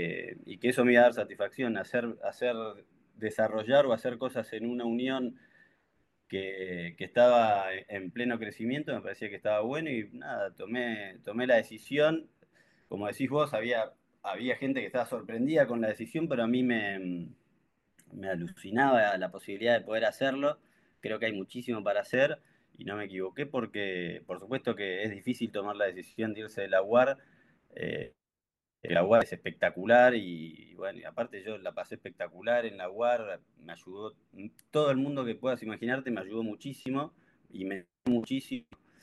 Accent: Neuquén, Argentina; moved away; also born or lived in Buenos Aires; Yo soy neuquino y me había ido de Neuquén primero para jugar, viví en Buenos Aires estudiando y jugando en Pueyrredón, después volví y después me tuve que volver a ir.

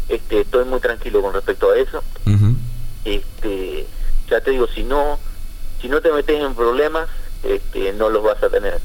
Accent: Argentina; como todo argentino, ¿no?

